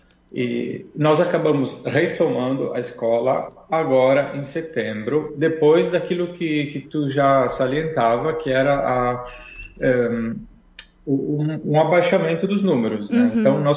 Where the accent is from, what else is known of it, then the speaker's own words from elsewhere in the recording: Casca, Rio Grande do Sul, Brazil; a primeira coisa que eu queria contar é que eu sou natural de Casca.